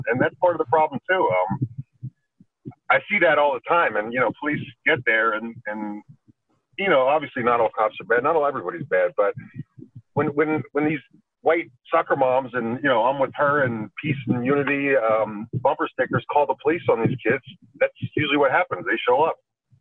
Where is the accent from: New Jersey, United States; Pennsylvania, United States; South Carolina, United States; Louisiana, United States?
Pennsylvania, United States; Philadelphia; I came from Philadelphia in the 80s, which was about as racist as you can get.